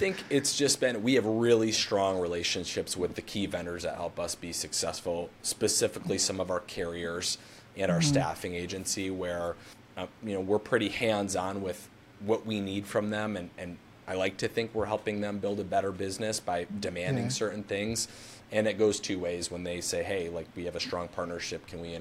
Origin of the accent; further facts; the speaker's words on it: Midwest, United States; Yeah. I'm debt adverse. I'm from the Midwest. Pretty conservative. Okay. You know, just how I was raised, I'm debt averse.